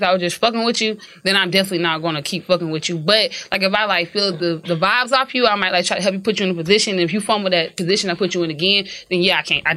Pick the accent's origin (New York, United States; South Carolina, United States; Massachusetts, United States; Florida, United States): South Carolina, United States; Columbia; And I am from Columbia, South Carolina.